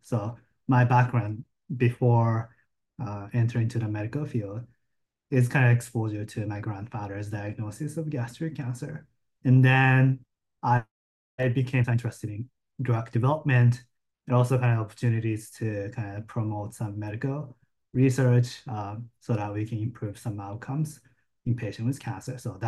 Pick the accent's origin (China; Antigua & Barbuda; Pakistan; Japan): Japan; moved away as an adult; now in United States; I grew up in Japan, went to medical school in Tokyo, Japan, and then finished kind of residency and oncology training in Japan before coming to the United States.